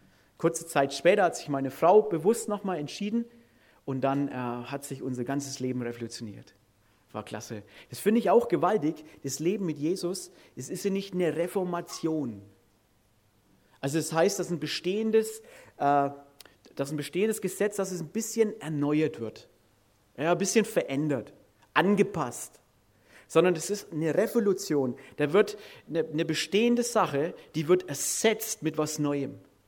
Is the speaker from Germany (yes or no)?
yes; Bavaria, Germany; ich komme aus Franken, so ist das.